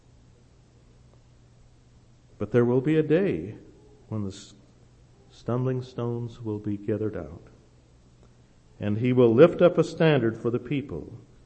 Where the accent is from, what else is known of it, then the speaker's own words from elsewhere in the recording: the Ozarks, United States; I was raised in the Ozarks.